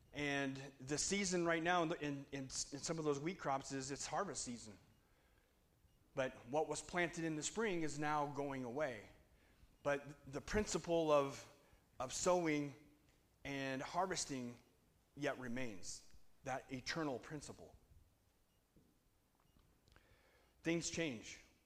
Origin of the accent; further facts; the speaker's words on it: Spokane, Washington, United States; we're from Spokane. Full disclosure, I left the van unlocked here. I wouldn't do that where I'm from.